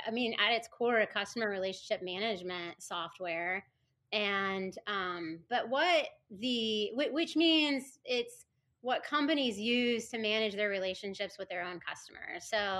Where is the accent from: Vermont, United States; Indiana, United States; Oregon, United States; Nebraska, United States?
Indiana, United States; Lebanon; I grew up in Lebanon. It's just northwest of Indianapolis.